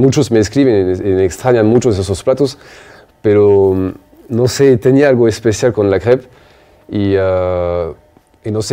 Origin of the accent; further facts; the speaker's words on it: France; como francés, todos allá comemos crepe casi constantemente.